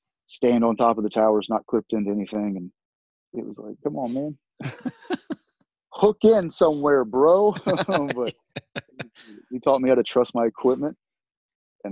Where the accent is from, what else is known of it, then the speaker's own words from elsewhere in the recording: Texas, United States; Southeast Texas, yeah. Right on Houston, near Beaumont. Nothing too special, being from Texas.